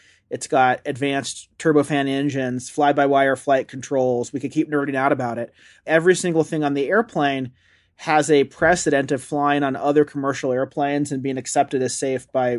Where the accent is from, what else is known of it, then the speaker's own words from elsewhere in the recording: California, United States; And so a phrase that got drilled into me kind of growing up in tech, growing up in Silicon Valley, was minimum viable product.